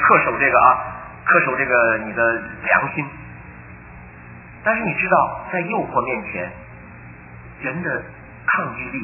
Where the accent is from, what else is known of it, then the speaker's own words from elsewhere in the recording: China; 我们是社会主义国家出来的，哎，我们就是这么长大的。